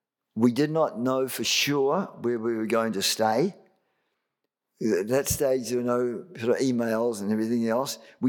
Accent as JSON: {"language": "English", "country": "New Zealand", "said": "we were coming, we're from New Zealand and so on."}